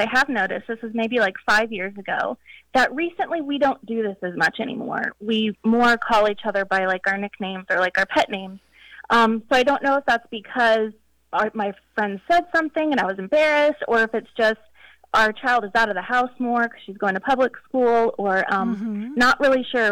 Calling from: Tallahassee, Florida, United States; I'm calling from Tallahassee, Florida.

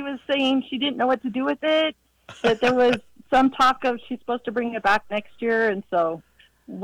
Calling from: Tucson, Arizona, United States; I'm calling from Tucson, Arizona.

